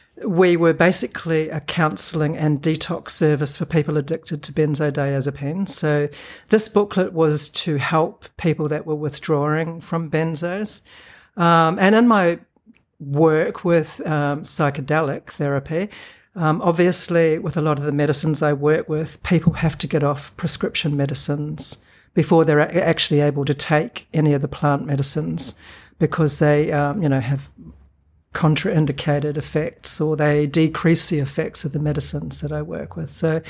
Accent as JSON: {"language": "English", "country": "New Zealand", "said": "I'm from New Zealand"}